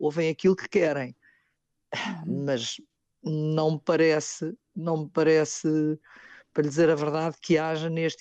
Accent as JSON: {"language": "Portuguese", "country": "Portugal", "said": "nós, enquanto portugueses, somos uma mistura da civilização muçulmana, somos uma mistura da cultura judaica, somos uma mistura de tudo."}